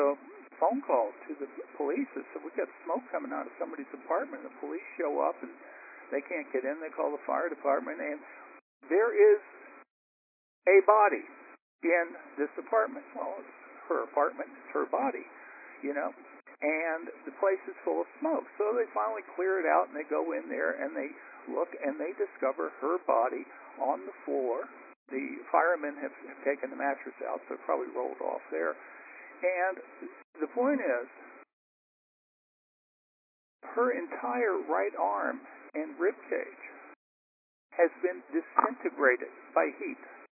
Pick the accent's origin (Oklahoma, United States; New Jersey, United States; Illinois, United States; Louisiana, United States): Louisiana, United States; New Orleans; I'm from New Orleans, and I know the places and the people involved.